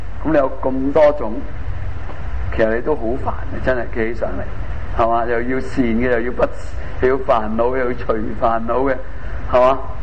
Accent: China; 我哋中国人嚟㗎嘛，中国人就最鍾意简单，我哋听中国人唔係好鍾意烦嘅。

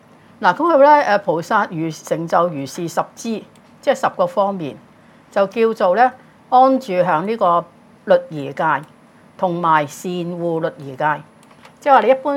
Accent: China; 我哋中國人成日講痛苦啊，但佛教講嘅苦係好苦嘅

